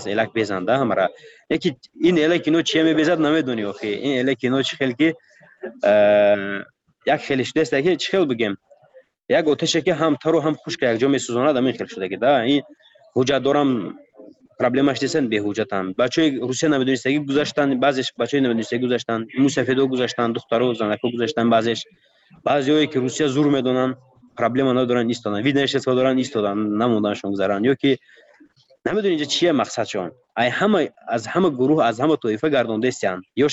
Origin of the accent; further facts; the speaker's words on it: Tajikistan; من گفتم من تاجیکم، گفتم از تاجیکستانم